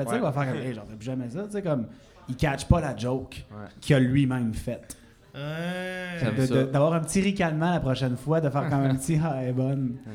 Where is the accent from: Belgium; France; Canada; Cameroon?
Canada; Quebec; Moi, tu vois, je suis québécois